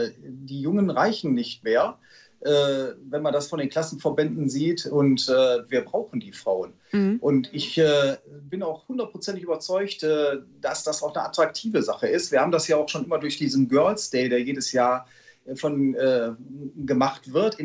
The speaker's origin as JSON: {"language": "German", "town": "Wuppertal", "region": "North Rhine-Westphalia", "country": "Germany", "said": "wo kommst du her? Wuppertal"}